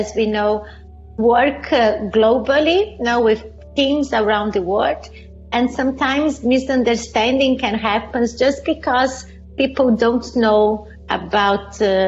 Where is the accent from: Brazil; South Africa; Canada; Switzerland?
Brazil; moved away as an adult; also born or lived in Italy; now in United States; Originally, I'm from Brazil. So I'm moved. So my history goes from between Brazil, Italy, and US.